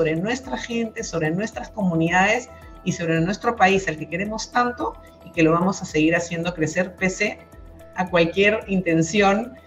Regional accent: Peru; Bloqueando aquellas informaciones que son falsas y que nos dividen como peruanos

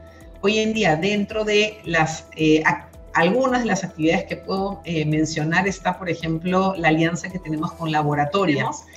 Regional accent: Peru; Bloqueando aquellas informaciones que son falsas y que nos dividen como peruanos

